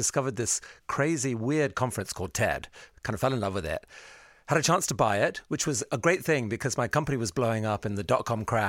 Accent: Pakistan; also born or lived in India / Afghanistan / England; I was born in Pakistan, grew up in Pakistan, India, Afghanistan, came to England, got educated

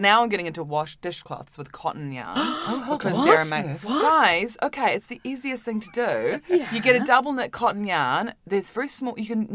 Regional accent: Auckland, New Zealand; moved away; Auckland in New Zealand.

